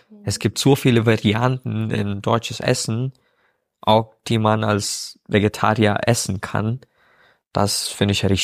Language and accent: German; India; ich selber als Inder